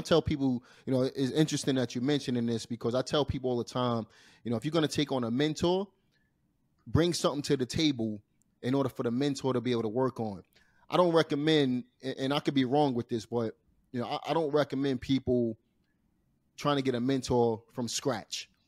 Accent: Brooklyn, New York, United States; Yeah, as you know, I'm from Brooklyn myself, man.

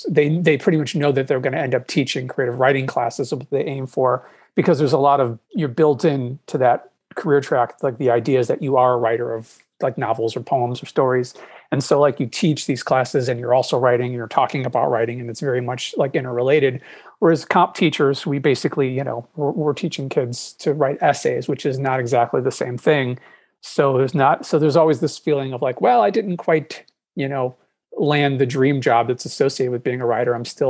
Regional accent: Chicago, Illinois, United States; I mean, I'm from Chicago, where our aldermen would sit at the bar all day and hold things, so it's not unheard of.

